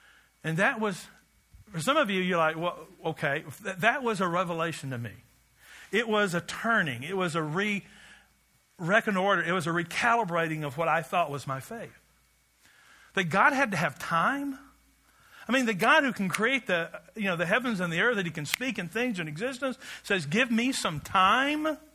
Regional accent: Glasgow, Scotland, United Kingdom; I was in Glasgow, and everyone there is my hometown.

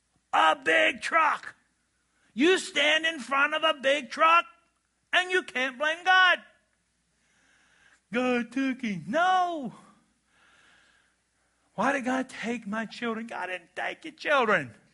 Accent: Wisconsin, United States; I'm a boy from Barron County, and I don't eat butt-rubbed steaks.

